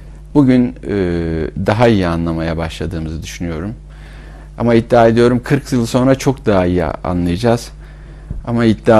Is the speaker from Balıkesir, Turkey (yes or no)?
yes; Balıkesir, Turkey; born there; moved away as an adult; now in Ankara, Turkey; 1969 Balıkesir doğumluyum. Üniversite eğitimi için Ankara'ya geldim.